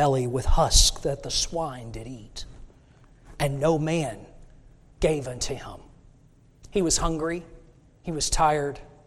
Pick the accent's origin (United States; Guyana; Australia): United States; Texas; And I grew up in Texas, and we have a lot of cattle. We don't have so many pigs there.